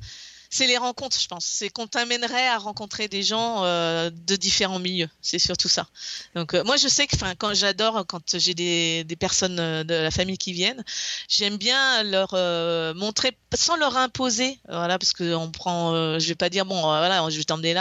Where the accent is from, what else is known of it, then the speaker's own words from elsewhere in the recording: Brittany, France; Je viens de la Bretagne, donc les plages elles sont quand même belles.